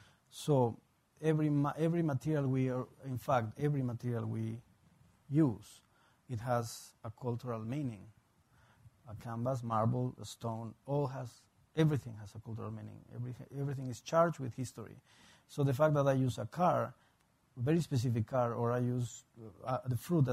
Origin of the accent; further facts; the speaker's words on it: Mexico; if you think about me in terms of a Mexican artist, for example, like growing up in Mexico and then being here